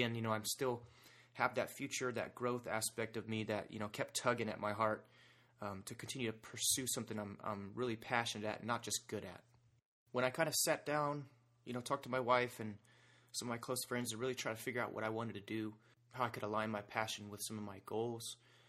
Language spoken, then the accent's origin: English; Indianapolis, Indiana, United States; now in Arizona, United States; So I'm an Indianapolis native. I'm not originally from Arizona, but I've been here almost 8 years now. I grew up a contractor's son on the south side in a Christian home.